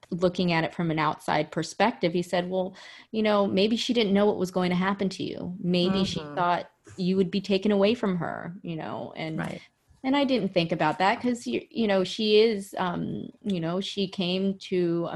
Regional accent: Jacksonville, Florida, United States; born there; I was born in Jacksonville, Florida. Mm-hmm. I'm Filipino.

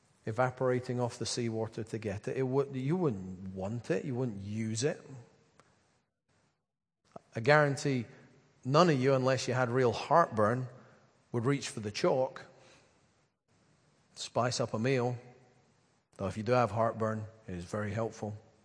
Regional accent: Dalkeith, Scotland, United Kingdom; also born or lived in Edinburgh; I grew up in St. John's of King's Park in Dalkeith. Although for the first few years of my life, I went to a congregational church in Edinburgh.

